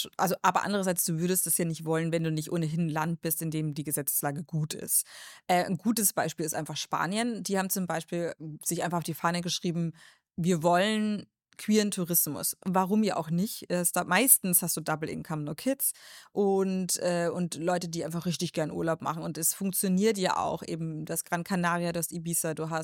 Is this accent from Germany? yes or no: yes; Munich, Bavaria, Germany; ich komme aus München